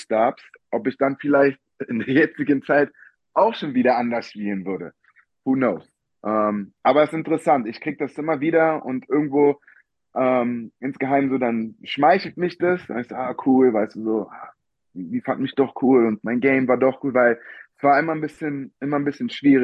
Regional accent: Germany; Aber ich bin ja hier in Deutschland groß geworden und auch in der deutschen Basketballkultur.

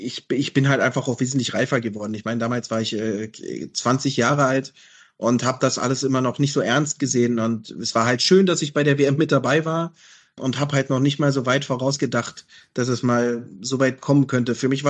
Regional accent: Germany; Und für mich ist das jetzt seit diesem Jahr eben als Deutsche Nummer 1 neu

